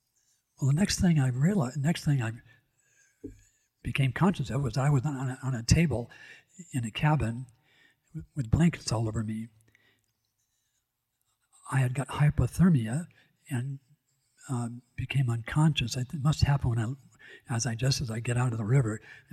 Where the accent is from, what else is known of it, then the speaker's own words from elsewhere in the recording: California, United States; moved away as an adult; I was 24 years of age just a few years ago when I came here. And I came from California, and I grew up in the 50s and early 60s.